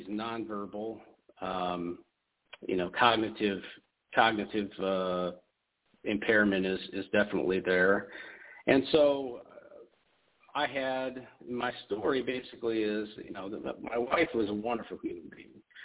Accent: Iowa, United States; now in Alabama, United States; I'm from Iowa. My wife is from Alabama. That's why I live in Alabama. And I decided to stay here.

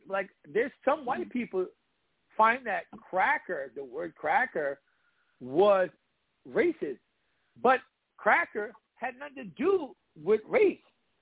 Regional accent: Washington, District of Columbia, United States; I grew up in D.C. when I was 13.

